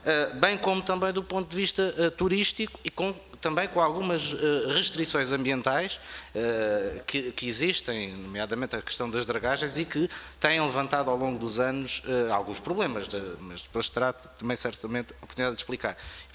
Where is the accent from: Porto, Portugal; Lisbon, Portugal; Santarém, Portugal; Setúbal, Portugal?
Setúbal, Portugal; no meu caso até porque sou de Setúbal